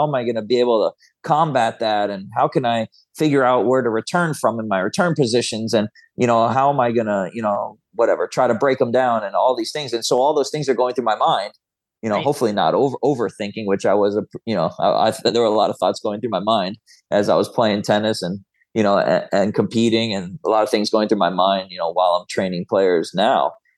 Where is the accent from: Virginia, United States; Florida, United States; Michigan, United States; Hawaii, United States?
Florida, United States; I grew up in Florida.